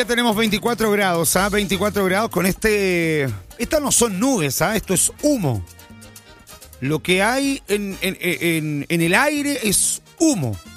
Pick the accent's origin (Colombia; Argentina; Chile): Chile; Somos chilenos, somos aguerridos, nos han pasado tantas cosas.